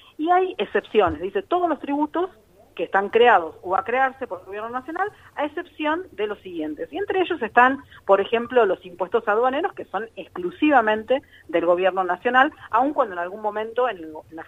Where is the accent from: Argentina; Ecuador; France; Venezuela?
Argentina; nosotros como argentinos